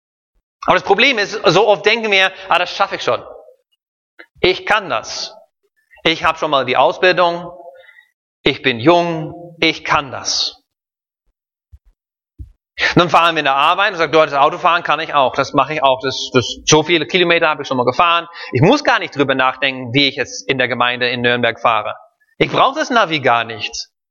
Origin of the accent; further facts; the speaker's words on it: Netherlands; Ich bin in Holland groß geworden